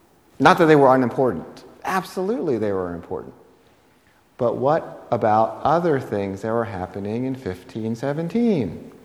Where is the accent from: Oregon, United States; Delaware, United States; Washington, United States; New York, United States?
New York, United States; New York City; I grew up in New York City.